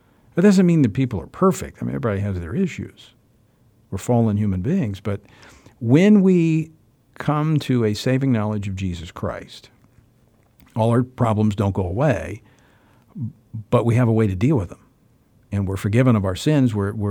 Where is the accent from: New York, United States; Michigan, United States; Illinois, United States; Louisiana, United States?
Louisiana, United States; Let's go down to the Bayou State, my home state of Louisiana